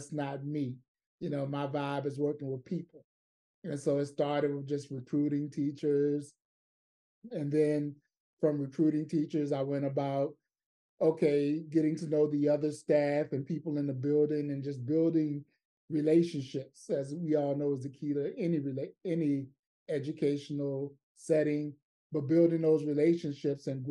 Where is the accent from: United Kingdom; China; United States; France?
United States; Virginia; I grew up in King William County, Virginia. King William County, Virginia is one of those small rural southern counties.